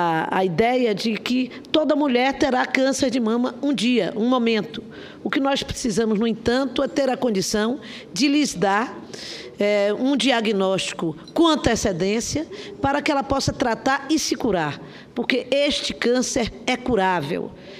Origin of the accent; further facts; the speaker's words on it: Bahia, Brazil; anunciou ontem, durante o lançamento da campanha Outubro Rosa, lá no meu estado, que a Bahia